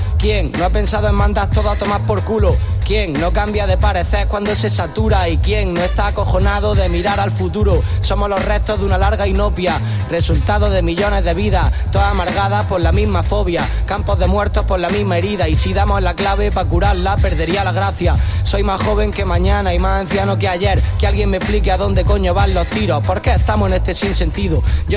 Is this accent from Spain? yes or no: yes; Almería, Andalusia, Spain; pero yo soy de Los Ángeles. Y nací.